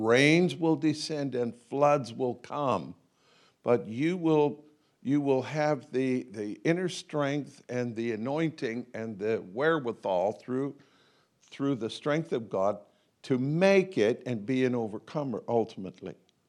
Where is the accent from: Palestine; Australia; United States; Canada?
Canada; because I have a British heritage. Even though we grew up in Canada, I'm one of you.